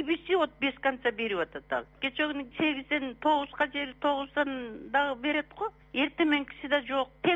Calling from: Batken Region, Kyrgyzstan; Баткенден болом, 3-4 күн болду такырууга албай атам.

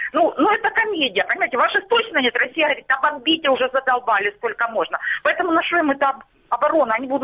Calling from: Starobilsk, Luhansk Oblast, Ukraine; Вітаю, я з Луганщини, город Старобільськ.

